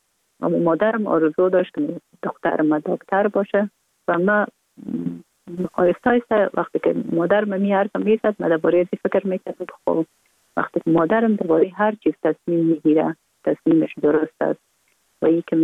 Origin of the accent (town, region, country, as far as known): Kabul, Afghanistan; born or raised there